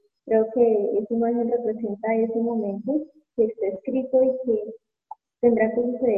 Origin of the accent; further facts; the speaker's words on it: Contratación, Santander, Colombia; now in Agua de Dios, Colombia; Bueno, pues realmente no soy de Agua de Dios, soy santandereana. Soy de Contratación, pero vivo en Agua de Dios.